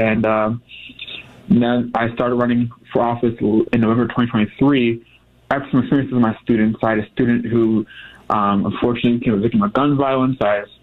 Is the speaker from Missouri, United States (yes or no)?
yes; St. Louis, Missouri, United States; I'm originally from St. Louis and was born actually right down the street from Ferguson.